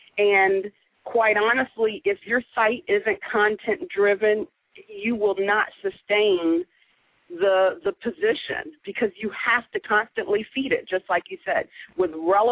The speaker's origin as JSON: {"language": "English", "region": "Delaware", "country": "United States", "tie": "born or raised there", "said": "Well, Tim, I am born and raised in Delaware"}